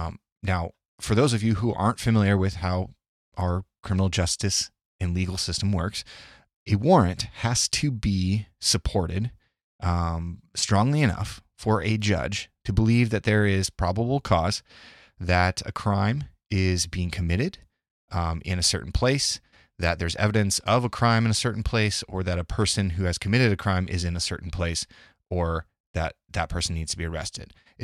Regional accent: Omaha, Nebraska, United States; And then I also want to touch on a case from my hometown, Omaha, Nebraska, where Jake Gardner, a bar owner, shot and killed a young man named James Scurlock.

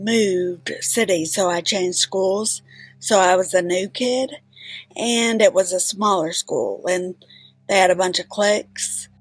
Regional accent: Texas, United States; But I had a great childhood. I grew up in Texas.

